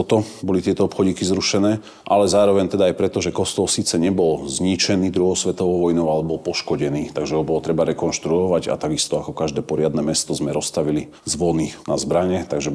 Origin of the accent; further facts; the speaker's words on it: Liptovský Mikuláš, Žilina Region, Slovakia; U nás v Mikuláši boli kedysi teda aj obrovitanské kožiarske závody aj všetko. Tu v Mikuláši sme kedysi nemali núdzu o tie najdôležitejšie veci, čo sú na výrobu koží nutné